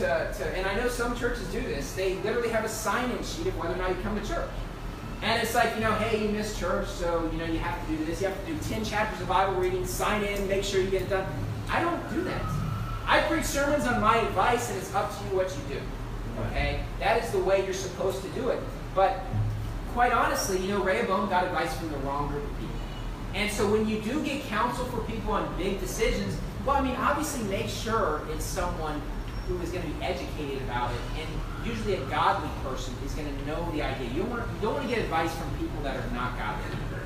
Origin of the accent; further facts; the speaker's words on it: West Virginia, United States; Well, growing up in West Virginia, a couple times a year, I would basically, my family would go up to visit my grandmother in Centerville or the Cumberland area in Maryland.